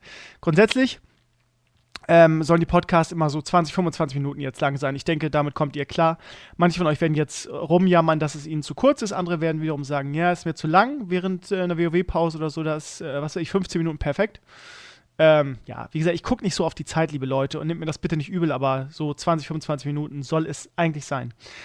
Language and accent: German; Bremen, Germany; ich komme aus Gröpelingen in Bremen, das ist sowieso der Stadtteil mit der höchsten Ausländerrate